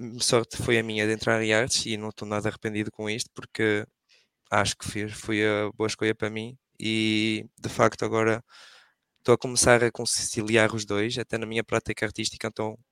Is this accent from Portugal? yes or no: yes; Boticas, Norte, Portugal; Eu sou de Boticas, ao lado de Chaves.